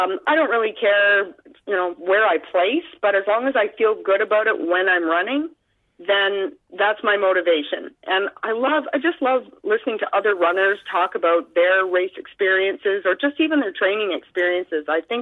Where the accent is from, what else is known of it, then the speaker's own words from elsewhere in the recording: Picton, Ontario, Canada; It's my hometown, so I wanted to make sure I got there.